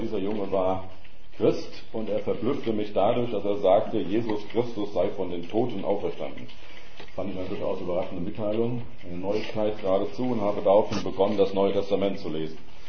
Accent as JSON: {"language": "German", "town": "Dillenburg", "region": "Hesse", "country": "Germany", "said": "Ich komme aus Dillenburg, dann ist soweit von Gießen entfernt, die Stadt Wilhelm von Oraniens."}